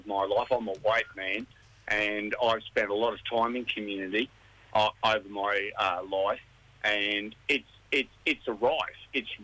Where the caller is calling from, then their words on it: Brisbane, Queensland, Australia; I'm calling from Brisbane.